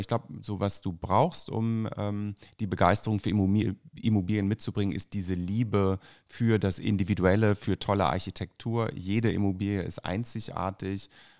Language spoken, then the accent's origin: German; Hamburg, Germany; born there; direkt an meinem Geburtsort in Rissen in Hamburg